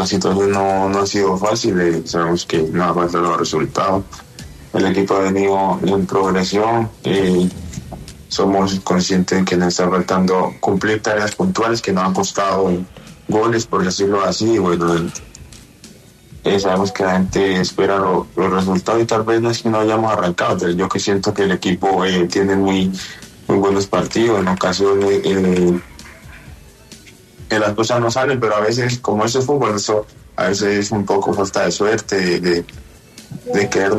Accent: Santa Bárbara, Nariño, Colombia; Yo soy de Santa Bárbara, Escuela de Nariño.

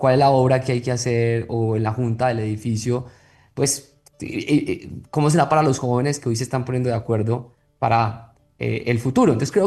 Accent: Colombia; Y creo que eso es un reto que como colombianos tenemos

